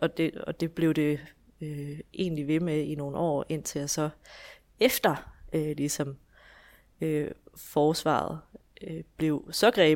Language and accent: Danish; Esbjerg, Region of Southern Denmark, Denmark; Ja, jeg kommer fra Esbjerg, hvor jeg bor i hus med min mand